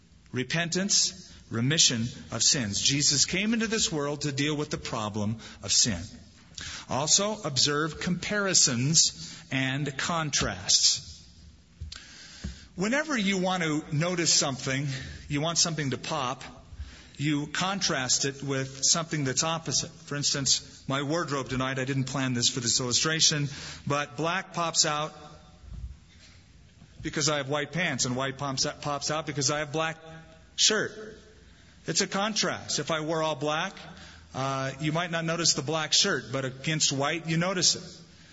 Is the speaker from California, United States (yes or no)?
yes; California, United States; I'm from California, and whenever people from the Midwest would come and cook, it's like, oh, man, put something in this.